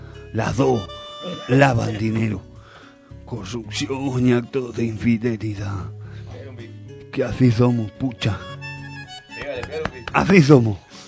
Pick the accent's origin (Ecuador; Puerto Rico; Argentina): Argentina; Somos argentinos que nos levantamos